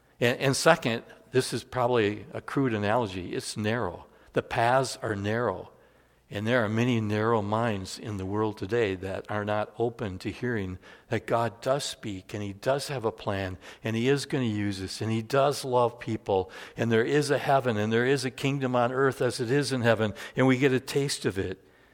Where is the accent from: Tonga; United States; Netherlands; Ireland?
Netherlands; So in the big church I grew up in Holland